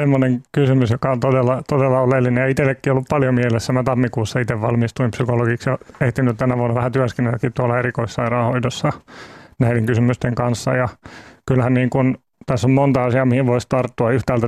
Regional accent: Jakobstad, Ostrobothnia, Finland; Pietarsaaresta kyllä

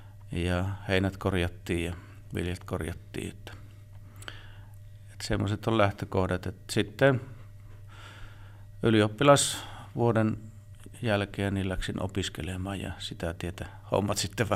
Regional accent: Eno, North Karelia, Finland; Me olen Pohjois-Karjalainen syntyjä Enon pitäjässä tuossa 35 kilometriä pohjoiseen, ja koti oli maanviljelyskoti. Lapsena ollessa oli lypsykarjaa, sitten oli myöhemmin kanoja ja lihakarjaa

